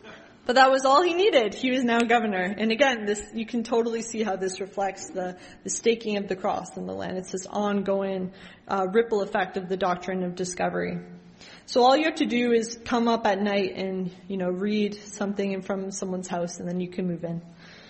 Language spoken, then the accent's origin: English; Newmarket, Ontario, Canada; I read documents like just from near my hometown, Newmarket, where Thomas Scott's death was preached about in every pulpit.